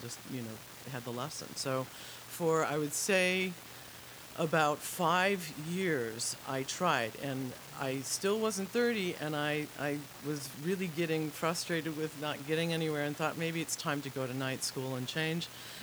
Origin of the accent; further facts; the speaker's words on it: Chicago, Illinois, United States; I was born and raised in Chicago's Little Village neighborhood, which is 99% Mexican. Grew up speaking Spanish